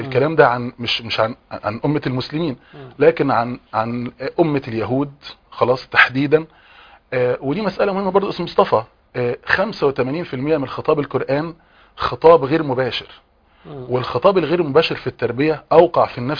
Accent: Egypt; احنا مثلا عندنا في مصر

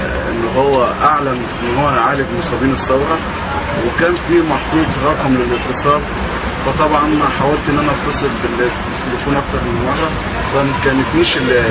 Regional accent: Egypt; انا مصري.

